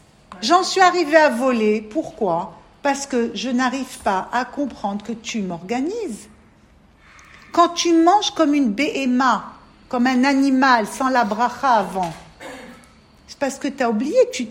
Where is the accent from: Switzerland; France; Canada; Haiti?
France; Paris, Île-de-France; On vient toutes de Paris avec nos familles qui nous ont appris comme ils ont pu. On vient toutes de très loin.